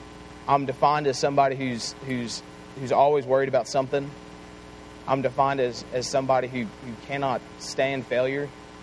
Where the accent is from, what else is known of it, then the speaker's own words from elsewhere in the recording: Chattanooga, Tennessee, United States; Like I said, I grew up in Chattanooga.